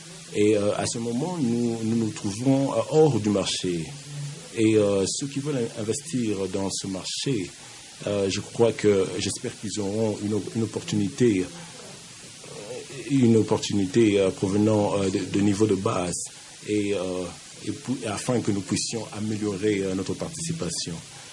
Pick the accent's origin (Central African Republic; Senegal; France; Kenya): Kenya; Nairobi; je viens de Nairobi, Kenya.